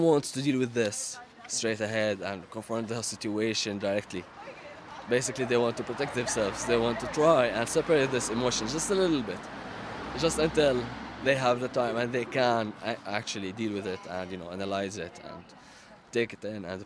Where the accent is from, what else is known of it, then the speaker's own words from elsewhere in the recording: Syria; also born or lived in Jordan; now in Ireland; I'm from Syria originally. My family left Syria in the 80s basically after Hama massacre, and we're in Jordan since then, and I moved to Ireland 2 years ago.